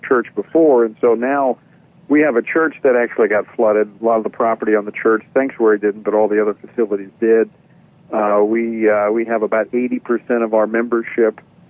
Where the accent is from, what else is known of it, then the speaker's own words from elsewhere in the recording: Louisiana, United States; I know people who listen to Washington Watch know that I'm from Louisiana. I commute back and forth each week to Washington.